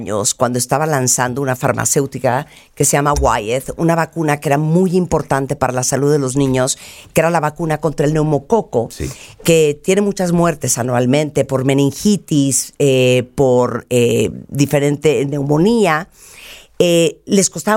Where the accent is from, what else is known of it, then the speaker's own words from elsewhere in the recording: New York, United States; also born or lived in Nicaragua; now in Mexico; yo originalmente, Christian, nací en Nicaragua, crecí en Nueva York y ahora vivo en México desde hace muchísimos años. Me siento muy ciudadana del mundo por eso. Soy totalmente bilingüe, 100% español, 100% inglés. Soy mamá de 2 niñas, una de 30, una de 27.